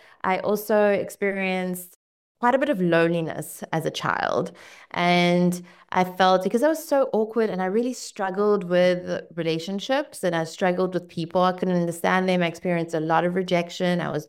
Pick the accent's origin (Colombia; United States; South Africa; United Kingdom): South Africa; also born or lived in Ukraine; I grew up in an immigrant family. So we immigrated from Ukraine to South Africa. I was just 6 years old.